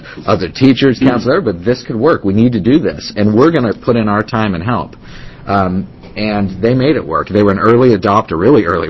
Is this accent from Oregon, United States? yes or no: yes; Coos Bay, Oregon, United States; It reminded me a lot of my hometown, Coos Bay, Sheridan, similar kind of economy.